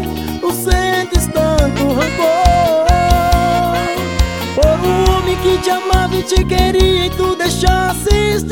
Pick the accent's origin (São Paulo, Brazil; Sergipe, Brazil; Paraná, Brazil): Sergipe, Brazil; pra toda a galera de Sergipe, minha terra natal.